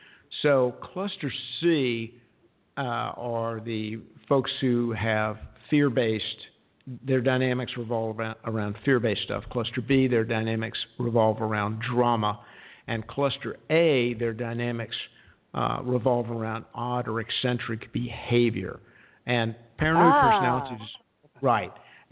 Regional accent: the South, United States; And I'm from the South, so I can make fun of it. So, you know, all you Southerners, chill out, y'all.

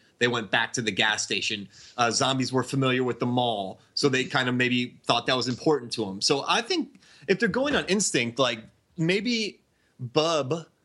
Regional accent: Florida, United States; We are from Florida.

